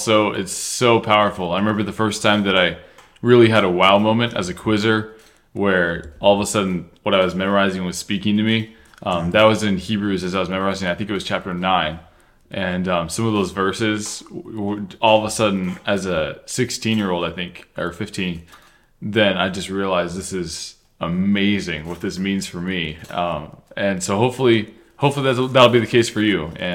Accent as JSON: {"language": "English", "town": "Menomonee Falls", "region": "Wisconsin", "country": "United States", "said": "I'm from Falls and he's from McQuanago."}